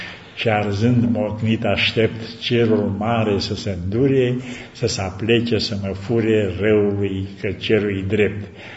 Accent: Moldavia, Romania; eu sunt din Moldova, el e de aici, din Apuseni

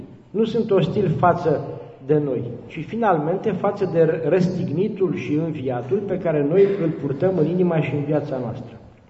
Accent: Bucharest, Romania; sunt bucureștean jet pe jet, născut, crescut, copil cu cheia de gât la bloc.

